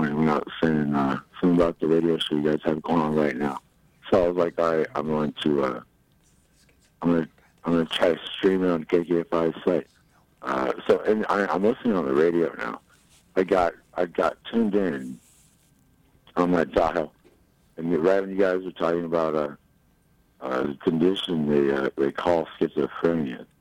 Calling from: Kansas City, Missouri, United States; I'm calling from a part of Kansas City called the River Market.

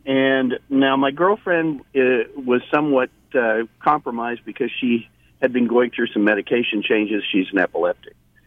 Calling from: Overland Park, Kansas, United States; I'm calling from Overland Park.

